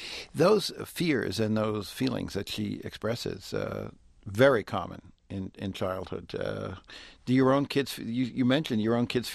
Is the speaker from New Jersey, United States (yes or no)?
yes; Bayonne, New Jersey, United States; I grew up in Bayonne. It's just a few miles from New York.